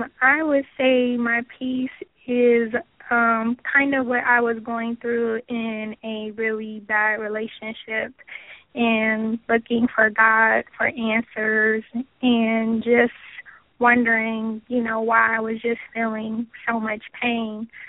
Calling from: Columbus, Ohio, United States; I'm calling from Columbus, Ohio.

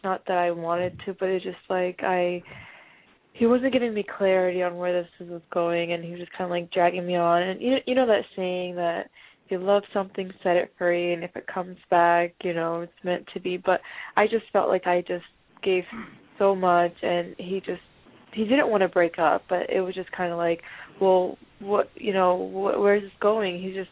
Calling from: Miami, Florida, United States; I'm calling from Miami.

